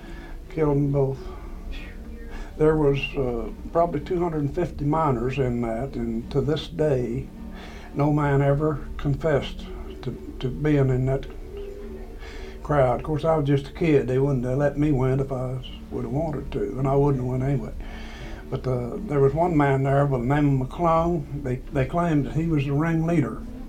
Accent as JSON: {"language": "English", "town": "Webster", "region": "West Virginia", "country": "United States", "tie": "born or raised there", "said": "I was born in Webster, but now I live in Necklace."}